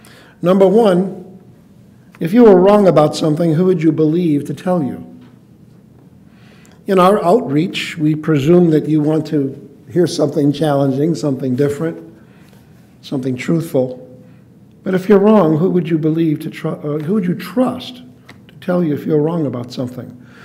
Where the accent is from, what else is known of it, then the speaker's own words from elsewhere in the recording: Chicago, Illinois, United States; born there; I was born in Chicago, raised by Catholic parents. There was a divorce in there.